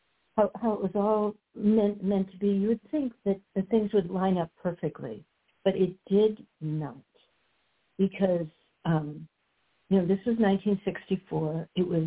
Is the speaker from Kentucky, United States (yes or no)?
no; Buffalo, New York, United States; born there; I was born in Buffalo, New York, and it's a very good family that I was born into